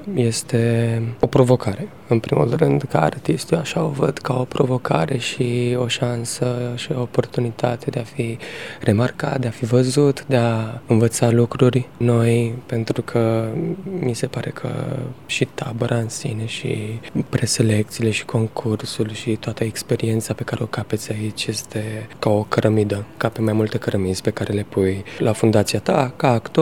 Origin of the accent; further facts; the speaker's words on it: Constanța, Constanța County, Romania; born there; m-am născut în Constanța, am făcut facultatea la București